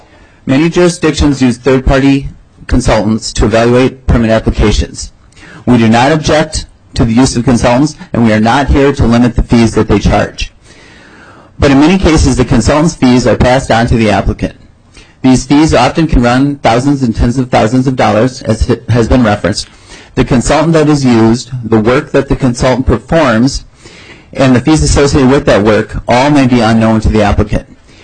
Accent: Chicago, Illinois, United States; While I hail from Chicago, I am a proud graduate of Winona Senior High.

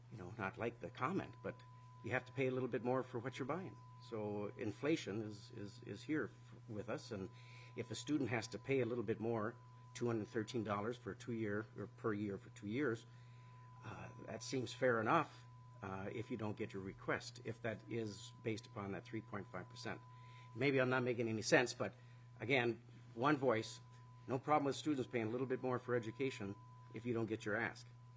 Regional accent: Watertown, United States; but I'm from Watertown, so don't hold that against me

